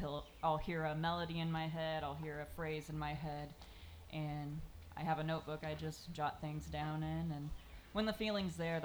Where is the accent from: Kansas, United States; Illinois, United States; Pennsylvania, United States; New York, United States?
Kansas, United States; Leavenworth; also born or lived in Lawrence; now in Eureka Springs, United States; I am. I grew up in Leavenworth, Kansas.